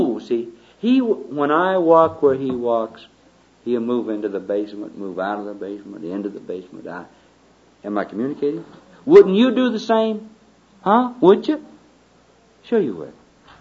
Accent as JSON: {"language": "English", "region": "Alabama", "country": "United States", "said": "Like years ago in my home country in Alabama, a Negro's testimony wouldn't bear the same as a white testimony"}